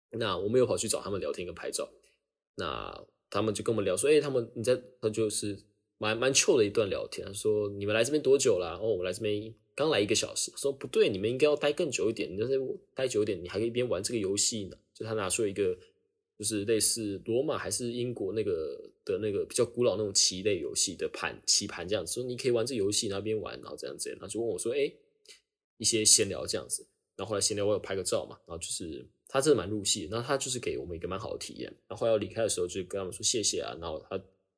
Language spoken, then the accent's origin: Chinese; Taipei, Taiwan; 然后我说我从台北来的。不知道为什么当下就讲话都故意有一个绝声，因为我从台北来的